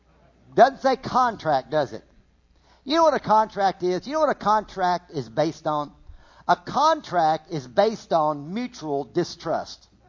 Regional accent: Virginia, United States; Now, I grew up in Virginia. I was a little bit naive on some areas of life, because we were a little country

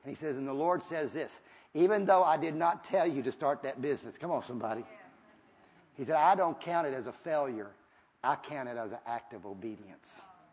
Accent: Virginia, United States; because I went back to my hometown, and I remember it's a little bitty town in Virginia

